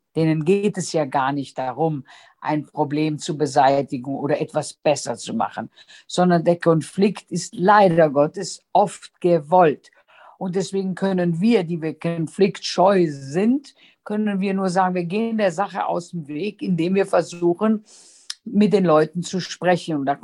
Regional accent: Regensburg, Bavaria, Germany; Also auch bei uns in Regensburg, natürlich kennen mich die Leute

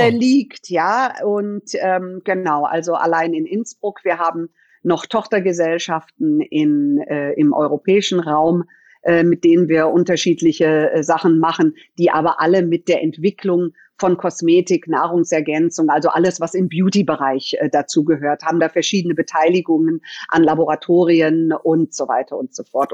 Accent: Munich, Bavaria, Germany; born there; wieder zurück nach München, meine Geburtsstadt.

